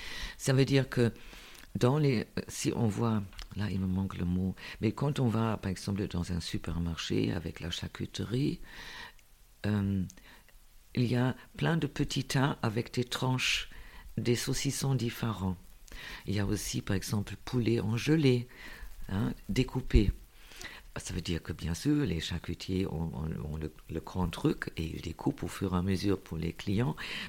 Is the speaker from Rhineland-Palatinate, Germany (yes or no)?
yes; Koblenz, Rhineland-Palatinate, Germany; French is a second language; moved away as an adult; now in France; je viens de Koblenz en Allemagne et je vis en France depuis à peu près 20 ans. Je suis arrivée avec l'euro.